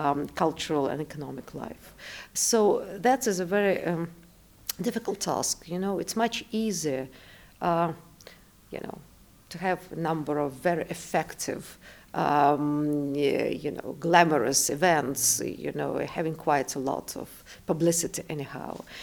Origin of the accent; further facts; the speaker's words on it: Moscow, Russia; Yes, I'm Moscovite. I was born in Moscow.